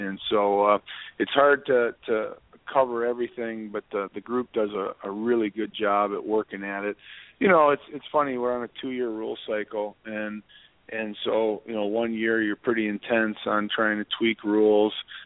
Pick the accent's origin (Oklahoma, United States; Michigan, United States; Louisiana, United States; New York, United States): Michigan, United States; I grew up in the Detroit area, and even from being a really young kid, I used to watch CBC and Hockey Night in Canada